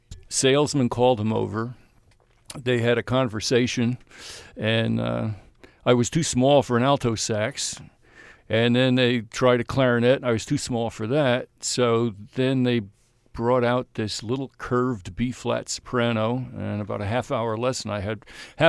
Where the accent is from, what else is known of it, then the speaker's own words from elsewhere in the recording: Reading, Pennsylvania, United States; also born or lived in Pottsville; I was born in Pottsville, grew up in Reading, and my mother's still there.